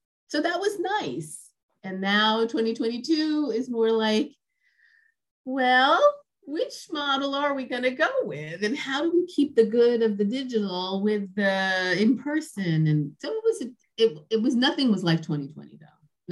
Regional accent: Brooklyn, New York, United States; Born and raised in Brooklyn, went to college, went to Harvard undergrad, went to Harvard Business School.

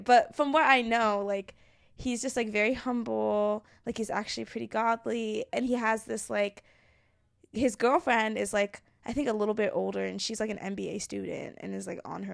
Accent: New Jersey, United States; I was a Giants fan for a little bit when I, because I came from North Jersey. was a Giants and a Yankees fan, which I know, like, it's weird, but, like, that's just where I was coming from. Like, I was a North Jersey person.

